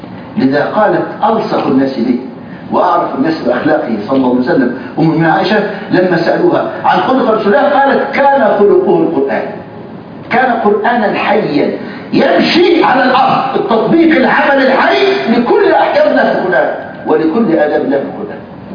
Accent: Egypt; بل كان عندنا في مصر الملك فاروق إذا حدثت حرب كان يجمع العلماء

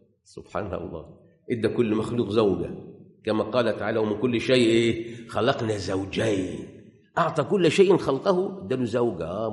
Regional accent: Egypt; وإحنا بالذات كمصريين

